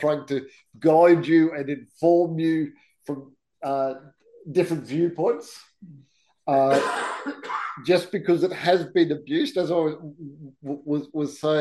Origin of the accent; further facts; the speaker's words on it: Queensland, Australia; When I was a kid growing up in Queensland, you know, back in the 60s and 70s